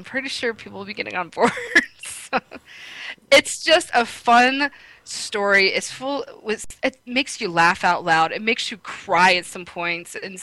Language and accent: English; Wyoming, United States; I'm from Wyoming. You know.